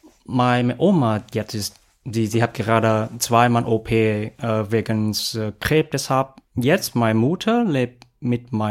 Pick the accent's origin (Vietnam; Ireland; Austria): Vietnam; Central Vietnam; German is a second language; ich komme aus Vietnam und ich habe in einer kleinen Stadt in der Mitte geboren.